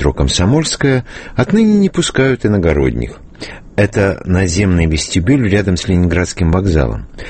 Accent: Moscow, Russia; хотя я и москвич

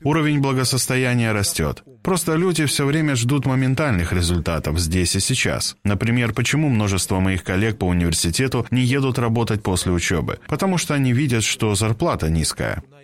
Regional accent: Moldova; Важно то, что я из Молдовы.

